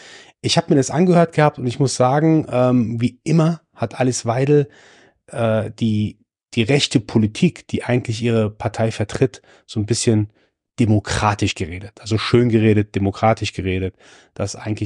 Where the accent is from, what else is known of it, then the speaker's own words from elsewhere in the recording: Germany; also born or lived in Iran; Ich persönlich bin ja gebürtiger Perser, gebürtiger Iraner, seit meinem zweiten Lebensjahr in Deutschland, habe hier mein Abi gemacht, habe hier studiert, gearbeitet